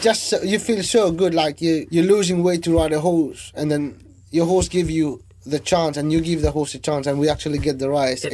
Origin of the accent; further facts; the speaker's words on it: Mauritius; I came from Mauritius, and I was 62 kilos.